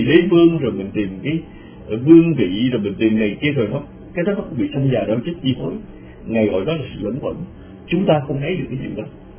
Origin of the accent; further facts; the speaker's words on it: Long Thanh, Dong Nai, Vietnam; Như là hồi nhỏ mà chúng tôi ở Long Thành đó, ở Long Thành đi vào rừng rừng đó